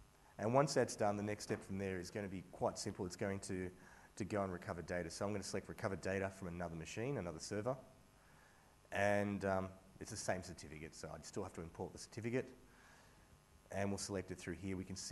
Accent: Australia; I actually, as an Australian, when we play in the rugby or something, or maybe a game we could win

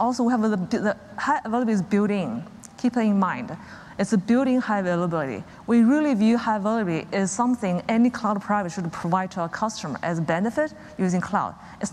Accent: China; I just mentioned I come from China, right?

